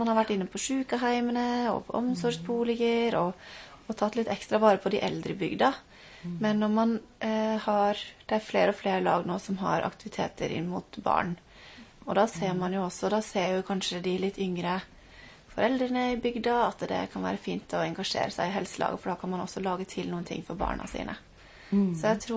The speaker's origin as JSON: {"language": "Norwegian", "town": "Aurland", "region": "Vestland", "country": "Norway", "tie": "born or raised there", "said": "Men ja, jeg vokste opp inne i Aurland på jordbruksskolen der inne. Så ble det bokmålsdialekt med meg. Men jeg er nå sogning i hjertet, selv om det ikke høres sånn ut."}